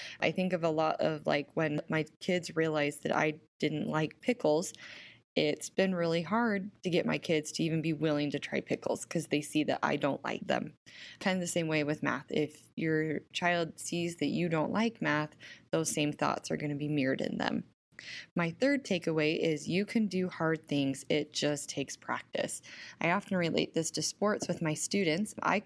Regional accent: South Weber, Utah, United States; I'm from South Weber, Utah

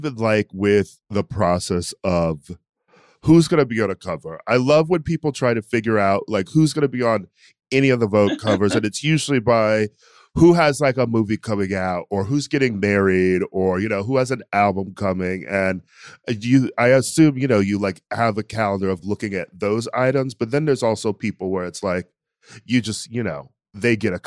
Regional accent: United States; You know, I'm an American, so like, what's a moment

